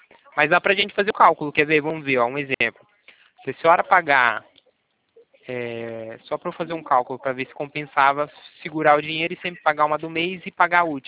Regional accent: Itatiba, São Paulo, Brazil; Itatiba, do interior de São Paulo.

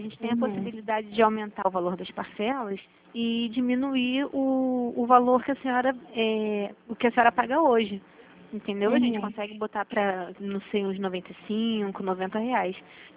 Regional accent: Santa Cruz, Brazil; Ela é de Santa Cruz? Porque eu sou de Santa Cruz, de repente.

